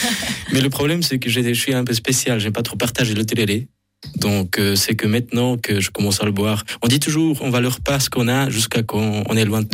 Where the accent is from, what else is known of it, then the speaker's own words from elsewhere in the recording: Paraguay; Chez nous, au Paraguay, on fait la pause télé.